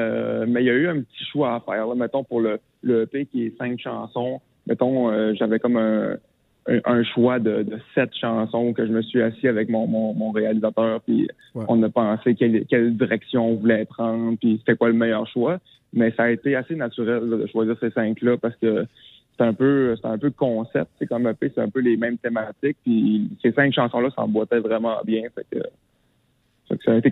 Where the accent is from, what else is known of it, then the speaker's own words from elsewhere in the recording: Normandin, Quebec, Canada; Ben, c'est certain que moi, je viens de là. Je suis né en Normandin, qui est comme à peu près 30 minutes de chez